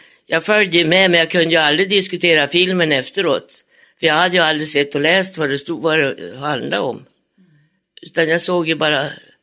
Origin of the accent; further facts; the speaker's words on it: Älandsbro, Västernorrland County, Sweden; also born or lived in Stockholm; Jag kommer ifrån Stockholm. Jag flyttade till Älandsbro när jag var 6 år. Till en faster.